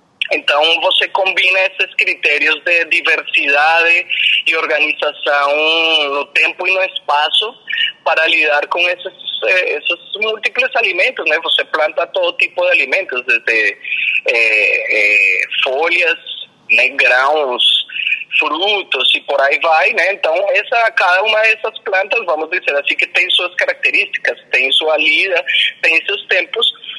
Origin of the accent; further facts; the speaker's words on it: Colombia; Portuguese is a second language; Eu sou colombiano, mesmo na Colômbia, em uma cidade capital como Bogotá.